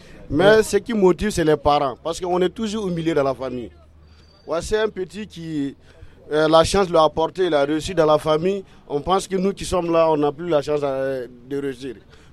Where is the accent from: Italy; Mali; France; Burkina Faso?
Burkina Faso; moved away; J'ai quitté le Burkina, j'ai traversé le Niger.